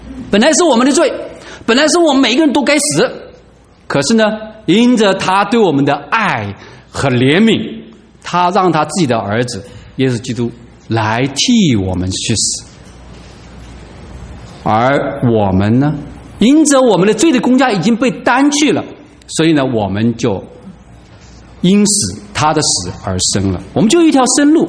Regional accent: China

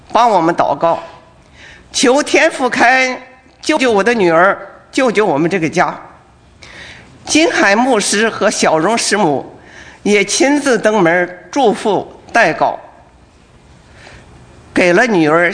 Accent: Wuhan, Hubei, China; 我来自中国的武汉，今年72岁，是中国大陆常说的生在旧社会长在红旗下的知识分子。

